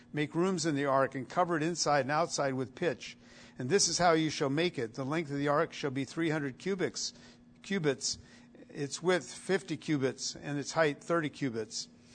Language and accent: English; Italy; it was a lot like what I witnessed in Italy, growing up in Italy.